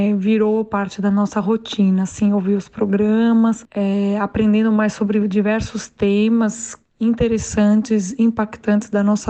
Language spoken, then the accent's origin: Portuguese; São Paulo, Brazil; eu sou brasileira de São Paulo